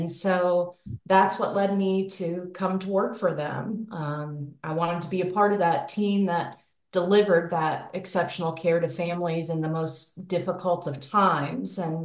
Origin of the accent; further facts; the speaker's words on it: Midwest, United States; So, initially, I grew up in the Midwest, but I've been here for close to 20 years now.